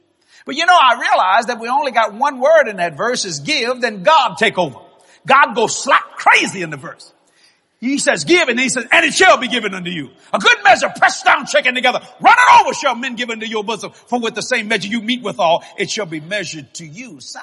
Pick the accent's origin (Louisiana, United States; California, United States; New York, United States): Louisiana, United States; Algiers; born there; I'm a Cajun. Actually, I was born in Algiers, Louisiana. I'm a West Bank boy.